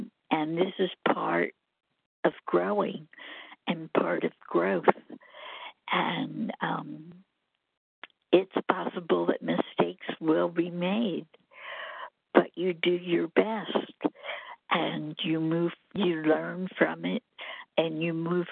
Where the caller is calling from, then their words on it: Alabama, United States; and I'm calling from Alabama.